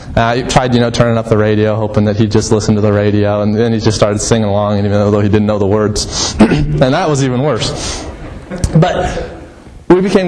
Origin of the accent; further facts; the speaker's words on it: Lincoln, Nebraska, United States; I grew up in Lincoln.